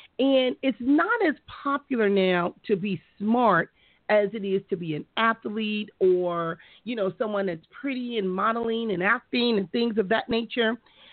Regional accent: Compton, California, United States; even though we grew up in Compton, that we could still compete with other students all over the world and all over the state of California.

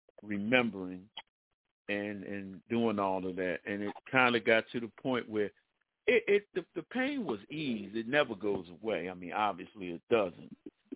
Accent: Philadelphia, Pennsylvania, United States; Carrie and I are both from Philadelphia.

